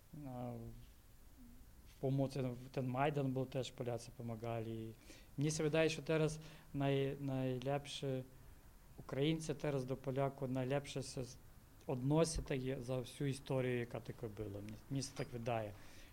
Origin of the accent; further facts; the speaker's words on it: Ukraine; Polish is a second language; Jestem Ukraińcem, tak? Ojciec miał polskiego pochodzenia